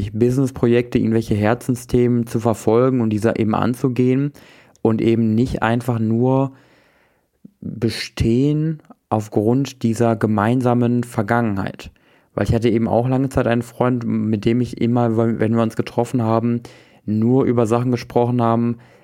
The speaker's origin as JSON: {"language": "German", "town": "Wesel", "region": "North Rhine-Westphalia", "country": "Germany", "tie": "born or raised there", "said": "ich komme aus Wesel. Meine Antwort ist, ich lebe in Wesel, weil ich hier aufgewachsen bin."}